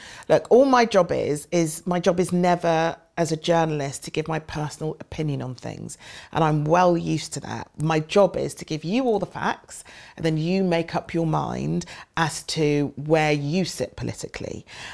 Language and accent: English; United Kingdom; Being British, being British involves so many different factors, and it's about temperament as well. It's about our obsession with apologising for everything.